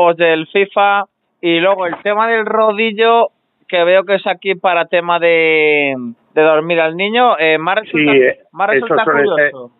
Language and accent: Spanish; Navarre, Spain; Pues yo soy de Navarra.